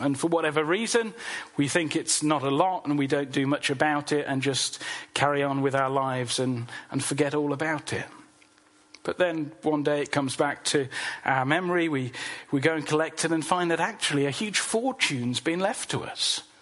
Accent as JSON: {"language": "English", "region": "England", "country": "United Kingdom", "said": "Certainly not as English people. We don't really do that."}